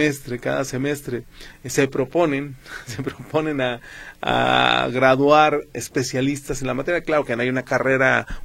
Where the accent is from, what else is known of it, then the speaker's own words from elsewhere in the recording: Guadalajara, Jalisco, Mexico; soy tapatía y no lo conozco